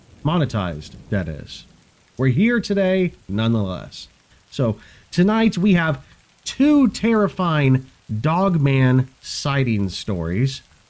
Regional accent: Grayling, Michigan, United States; I grew up hunting around the Grayling area of Michigan. My family owns a small patch of property about 20 miles outside of town

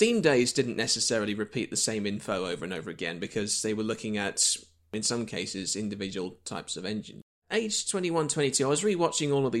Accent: Harrogate, Yorkshire and the Humber, United Kingdom; born there; I was born in Harrogate in 1987

